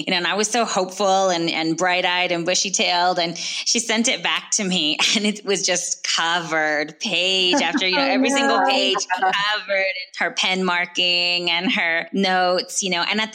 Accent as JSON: {"language": "English", "region": "California", "country": "United States", "tie": "born or raised there", "said": "And where I grew up in the Imperial Valley, there were no writing workshops, no poetry classes or poetry slams or coffee shops or anything like that."}